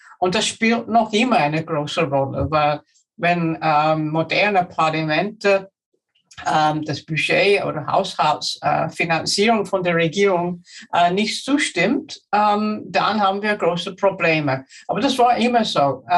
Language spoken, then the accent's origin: German; England, United Kingdom; moved away as an adult; now in Vienna, Austria; Ich komme ursprünglich aus England, wo ich studiert habe und auch unterrichtet habe an diversen Universitäten. Nach Österreich bin ich dann vor 30 Jahren gekommen, so permanent